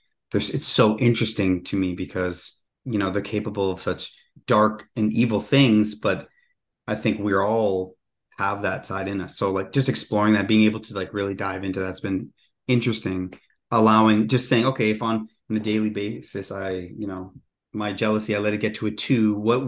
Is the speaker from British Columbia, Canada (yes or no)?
no; Nipissing First Nation, Ontario, Canada; now in Toronto, Canada; I'm from Nipissing First Nation. That's where my Anishinaabe family is from. And I live in Toronto.